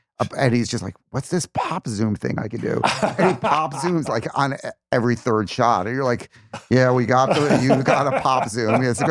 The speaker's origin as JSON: {"language": "English", "town": "New York City", "region": "New York", "country": "United States", "tie": "born or raised there", "said": "Sixth grade, I grew up in the Bronx and I discovered revival theaters"}